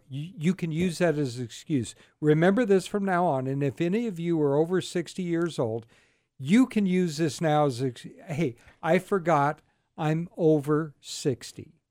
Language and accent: English; Carmichael, California, United States; I grew up in Carmichael, so, you know.